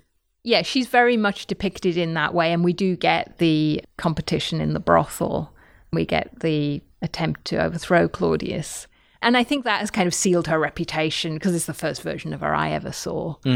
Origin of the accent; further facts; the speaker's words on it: United Kingdom; And being British, I say, oh, of course, the French.